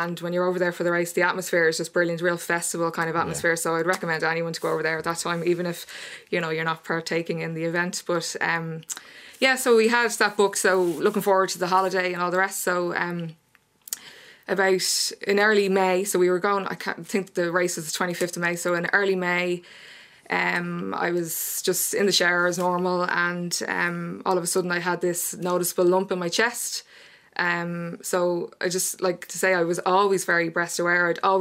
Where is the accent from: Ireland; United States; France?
Ireland; Rathfarnham, Leinster; So prior to that, I lived in Firhouse for about 12 years, and I'm actually from Rockbrook in Rathfarnham originally.